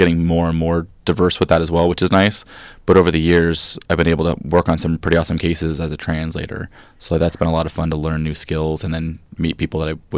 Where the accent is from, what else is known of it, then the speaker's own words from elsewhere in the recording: Petaluma, California, United States; Yeah, I grew up in Petaluma. It's where my family, most of it still is now.